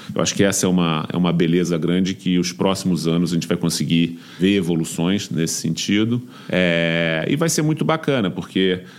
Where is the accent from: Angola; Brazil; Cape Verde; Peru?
Brazil; Rio de Janeiro; moved away as an adult; now in São Paulo, Brazil; Foi uma virada que eu fiz quando eu saí do Rio e vim morar em São Paulo com 22 anos.